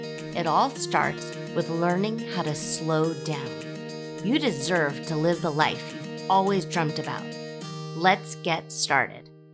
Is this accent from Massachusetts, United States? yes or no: no; California, United States; But I grew up in California. And the fact is, I'm probably a little bit vain. And so I grew up with my mom going to different exercise classes.